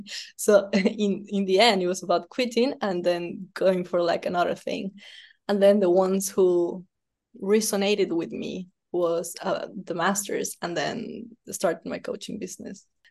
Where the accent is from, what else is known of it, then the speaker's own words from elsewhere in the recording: Ecuador; English is a second language; I don't think that's going to be that easy because I am from Ecuador.